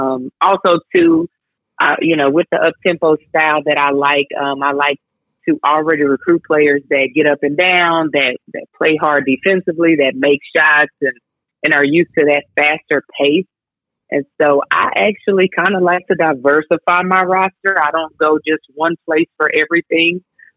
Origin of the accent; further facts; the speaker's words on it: Dallas-Fort Worth, Texas, United States; And I grew up in the Dallas-Fort Worth area, so I'm familiar with a lot of the high schools.